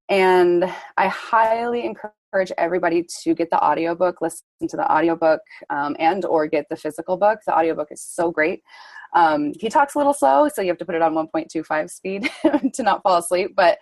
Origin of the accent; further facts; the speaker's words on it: Sandpoint, Idaho, United States; And I'm currently in Sandpoint, Idaho, my hometown.